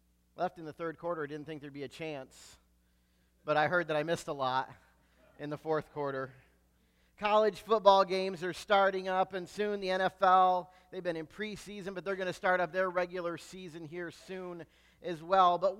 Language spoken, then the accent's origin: English; Michigan, United States; I come from Michigan. We don't have much claim to anything sports.